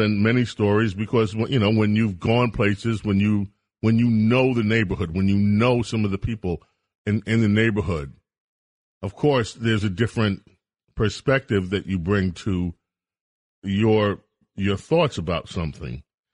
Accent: Buffalo, New York, United States; born there; You know, I was born in Buffalo, New York. I have family, a lot of family, on both sides, my mother's side and my father's side in Buffalo, New York.

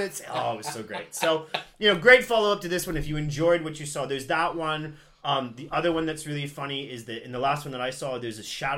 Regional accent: Midwest, United States; And I come from the Midwest, which is very conservative, so that's probably why I feel this way.

